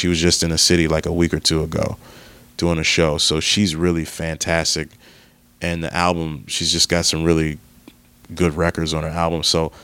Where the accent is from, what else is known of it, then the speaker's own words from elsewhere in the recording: Michigan, United States; now in Philadelphia, United States; I'm from Michigan, but I've lived in Philadelphia for the past 2 years or so. We don't have Wegmans in Michigan